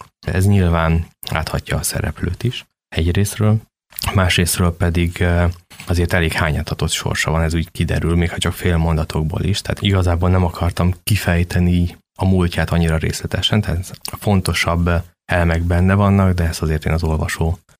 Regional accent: Százhalombatta, Pest, Hungary; én egy vidéki ipari városban nőttem fel, a regény szereplője is ott él. Tehát Százhalombattán, ami hát egy rendes ipari város, van hőerőmű, van kőolajipari vállalat

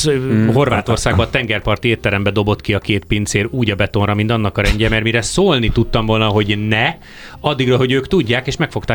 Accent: Hungary; amíg nem tudták, hogy nem amerikai vagyok, addig úgy tiszteltek, mint a csávó a vérét adta hazáért, aztán kiderült, hogy magyar.

